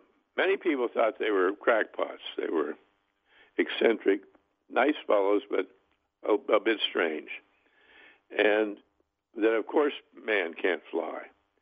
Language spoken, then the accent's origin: English; Ohio, United States; growing up in Ohio